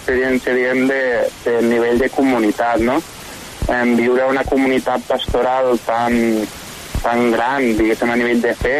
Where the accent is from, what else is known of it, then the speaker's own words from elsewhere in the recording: Sant Carles de la Ràpita, Catalonia, Spain; per què no fer aquest pastoral tal com feia al meu poble, no?, a la Ràpita